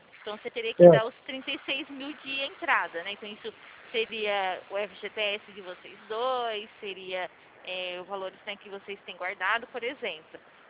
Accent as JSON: {"language": "Portuguese", "town": "São Carlos", "region": "São Paulo", "country": "Brazil", "said": "eu sou de São Carlos."}